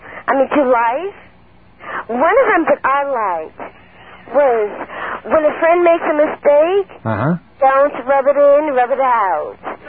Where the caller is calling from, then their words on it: Northport, United States; Northport?